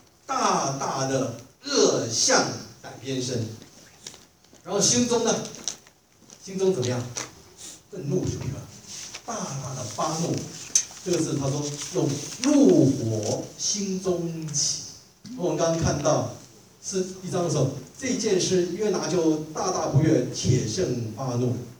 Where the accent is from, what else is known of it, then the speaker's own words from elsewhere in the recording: China; 我中国人不是有这样的形容词吗？叫鼻孔冒烟